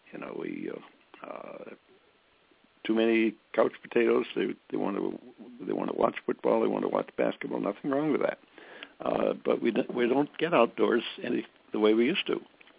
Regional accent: California, United States; I'm from California, and I saw at least in Monterey Peninsula at least 3 $30 million courses

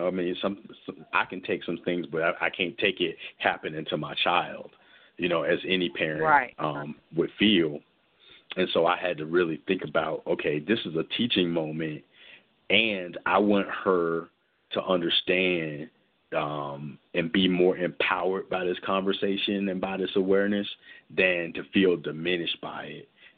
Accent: Norfolk, Virginia, United States; I actually grew up where I grew up in Virginia. I have, besides my family having a pretty strong sense of self, in 35th Street in Norfolk, Virginia, it's a largely black Muslim community.

